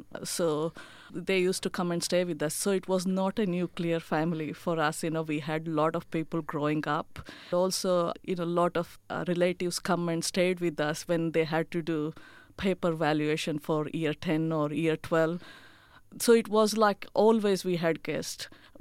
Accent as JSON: {"language": "English", "town": "Dharwad", "region": "Karnataka", "country": "India", "tie": "born or raised there", "also_born_or_lived": "Bangalore", "said": "So I was born in Bangalore, which is the capital of Karnataka. And then my father moved to a town called Dharwad. And then he used to work for agriculture university. So from the age of year two, I grew up in Dharwad. And up to my post-graduation."}